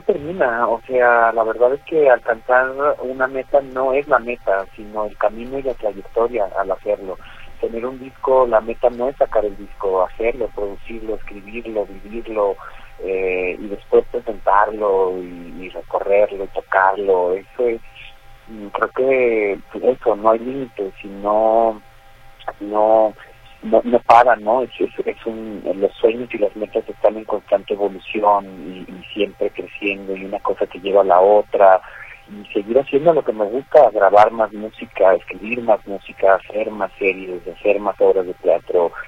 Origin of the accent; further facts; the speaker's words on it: Guadalajara, Jalisco, Mexico; aquí en mi tierra, en el lugar donde mariachi se incrustó en mi piel